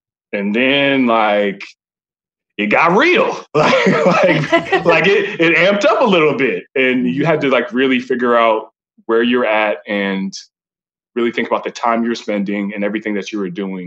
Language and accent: English; Allen, Texas, United States; Yeah, I'm from Allen, Texas.